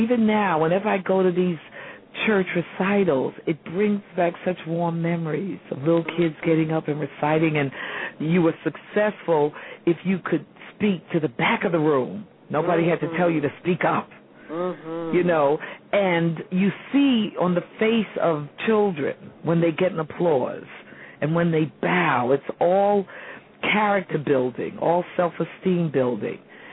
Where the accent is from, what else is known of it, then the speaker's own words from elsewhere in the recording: Harlem, New York, United States; the wonderful thing about growing up in Harlem is that there was a large community of people who wanted to protect their children.